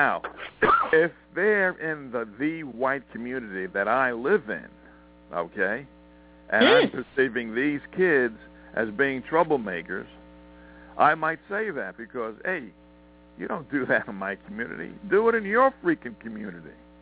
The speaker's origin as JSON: {"language": "English", "country": "United States", "said": "I'm American. Let's just go by that."}